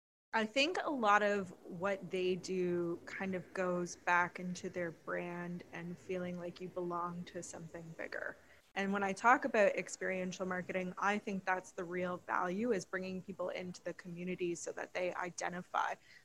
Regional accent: Canada; now in Boston, United States; I moved from Canada. Yeah, far off Canada.

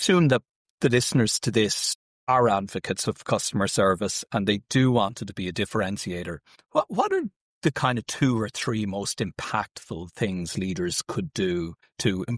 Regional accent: Ireland; Being Irish

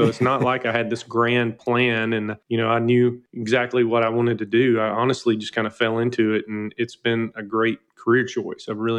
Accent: Alabama, United States; I'm originally from Alabama, so I really haven't strayed too far.

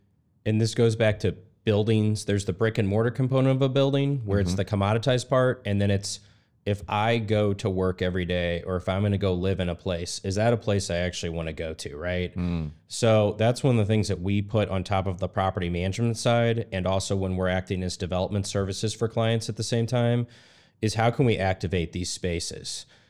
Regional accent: St. Louis, Missouri, United States; a lot of these buildings near and dear to my heart because I'm from St. Louis. We have a lot of buildings sitting in our downtown right now.

